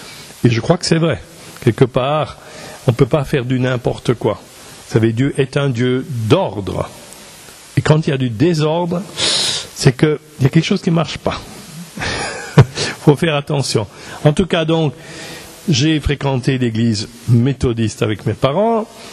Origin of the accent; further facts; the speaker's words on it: Belgium; j'étais présenté au Seigneur dans l'église protestante réformée en Belgique. Donc moi j'ai grandi dans ce milieu-là, parce que c'est le milieu dans lequel je suis né. Et après, mes parents ont déménagé, ils sont venus s'installer à Bruxelles